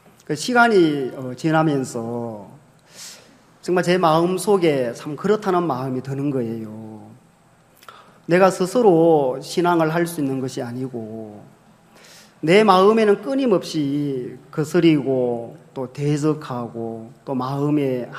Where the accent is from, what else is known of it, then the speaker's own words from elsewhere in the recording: Jeju, South Korea; 예, 저는 제주도에서 왔습니다. 제주도도 해외인데 예, 아닙니까? 예, 비행기 타고 왔거든요.